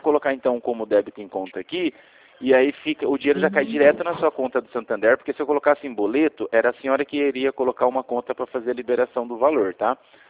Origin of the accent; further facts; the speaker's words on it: Rio Claro, São Paulo, Brazil; Eu sou aqui de Rio Claro, tá?